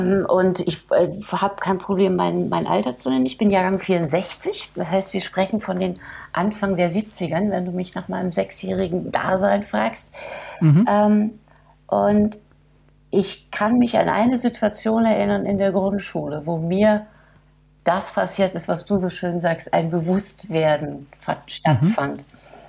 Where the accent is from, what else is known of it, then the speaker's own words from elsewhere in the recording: Munich, Bavaria, Germany; now in Lower Saxony, Germany; weil ich habe in München ja Dialekt gesprochen und das dann im tiefsten Niedersachsen.